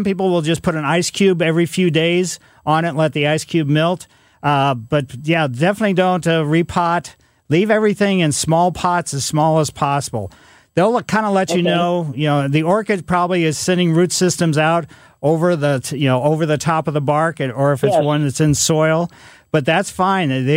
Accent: Ellisville, Missouri, United States; Actually, way more than that because I played in the outdoors as a kid growing up in Ellisville.

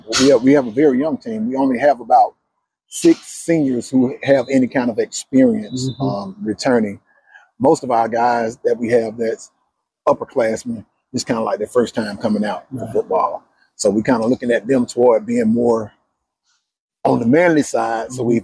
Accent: Atlanta, Georgia, United States; You know, I grew up in Atlanta. You know, Atlanta public school student

